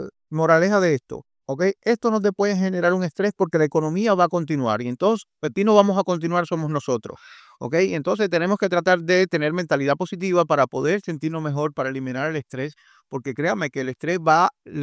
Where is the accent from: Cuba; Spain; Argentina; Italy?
Cuba; moved away; yo en mi país, por ejemplo, yo ganaba $16 al mes, ¿me entiendes? Que es al mes. Y entonces eso gana un doctor en Cuba en estos momentos